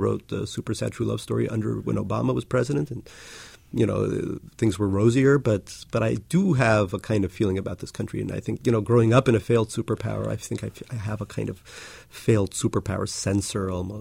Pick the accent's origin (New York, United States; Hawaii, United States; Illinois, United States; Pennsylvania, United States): New York, United States; Little Neck; I grew up in Little Neck, which was when Barry and I were growing up, there was a kind of working class Irish Italian neighborhood, lots of firefighter cops, that sort of thing.